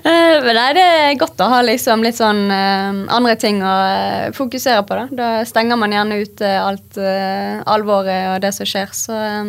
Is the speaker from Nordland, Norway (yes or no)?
no; Bergen, Vestland, Norway; Vi er jo bergensere, så vi må tørre å si det.